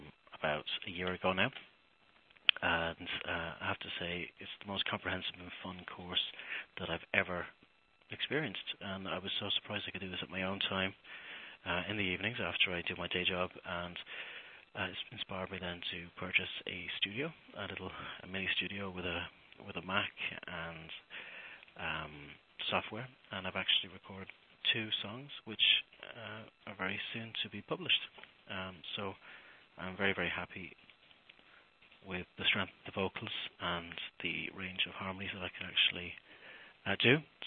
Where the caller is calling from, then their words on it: Ireland; Hello, I'm just calling from Ireland.